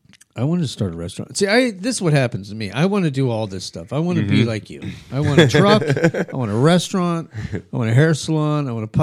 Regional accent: Albuquerque, New Mexico, United States; because I grew up in Albuquerque, Mexico.

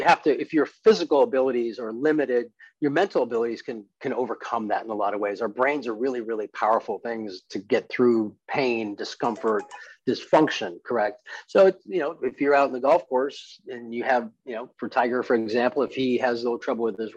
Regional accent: Montreal, Quebec, Canada; also born or lived in England; growing up in Montreal as an immigrant from England, it was interesting being one of the only brown kids in the neighborhood.

